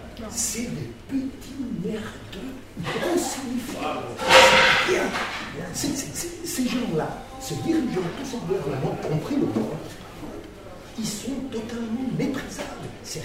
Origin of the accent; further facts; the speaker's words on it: Spain; Je viens d'Espagne, donc très proche